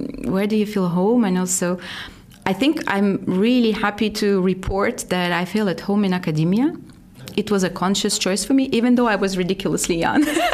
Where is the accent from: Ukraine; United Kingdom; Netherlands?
Ukraine; English is a second language; I always say, you know, I'm 36, but I'm from Ukraine. That's like I'm 50 European standards, right?